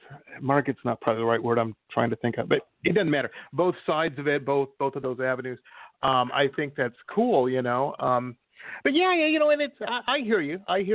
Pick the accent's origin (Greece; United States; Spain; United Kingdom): United States; Detroit, Michigan; I liked it because I grew up in Detroit, so I'm kind of like, they always make these Detroit references in it